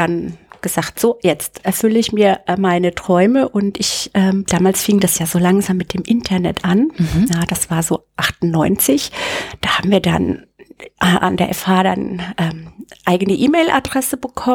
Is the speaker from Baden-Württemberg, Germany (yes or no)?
no; Bad Neustadt, Bavaria, Germany; Ich bin in Bad Neustadt aufgewachsen. Das ist Bayerische Rhön. Das hört man auch so ein bisschen an meinem R. Genau. Da bin ich groß geworden